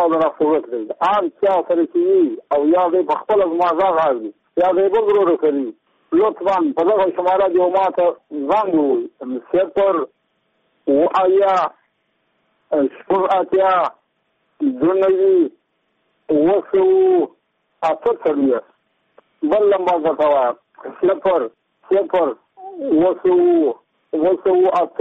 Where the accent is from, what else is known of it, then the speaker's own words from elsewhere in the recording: Badghis, Afghanistan; زه په خپله د بادغیس ولایت یم د مقر د ولسوالۍ یم